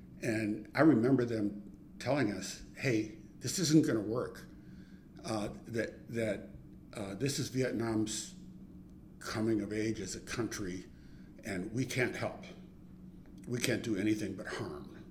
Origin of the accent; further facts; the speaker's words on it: Honolulu, Hawaii, United States; I grew up in Honolulu. And the residential area in Honolulu where I lived called Kailua, we had a Marine base there.